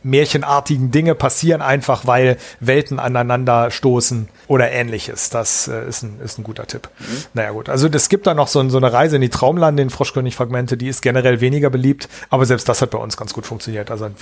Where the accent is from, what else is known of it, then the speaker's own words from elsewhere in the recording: Seesen, Lower Saxony, Germany; als netten Nebeneffekt spielt's in meiner Heimatstadt.